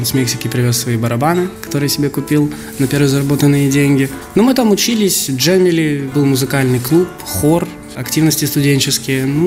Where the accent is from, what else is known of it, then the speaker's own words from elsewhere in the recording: Ukraine; Я украинец.